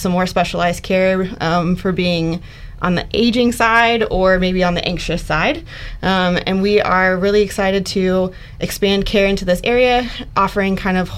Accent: Orlando, Florida, United States; I grew up in Orlando, Florida, and I thought that I was going to work at SeaWorld as an animal caretaker.

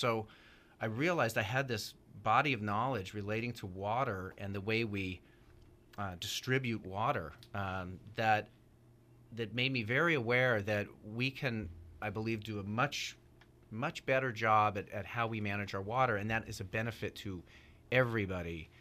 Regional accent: St. Helena, California, United States; I grew up in St. Helena, grew up in Napa Valley, and I loved this place and I loved the people here.

